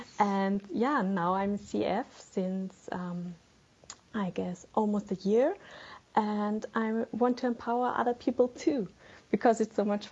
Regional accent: Vienna, Austria; I'm from Vienna, from Austria. And so I grew up there.

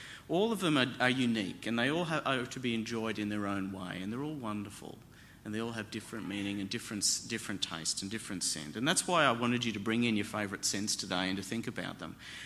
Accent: Australia; we're Aussie blokes here

